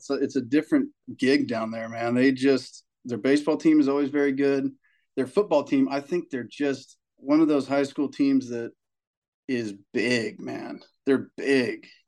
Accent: Carlsbad, California, United States; We come from Carlsbad, which is, it's like a beach town. There's money here. It's not like the richest place in San Diego

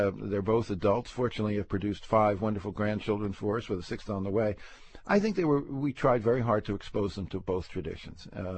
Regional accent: Bayonne, New Jersey, United States; You know, I grew up in Bayonne. Bayonne was 80% Catholic, 19% Jewish.

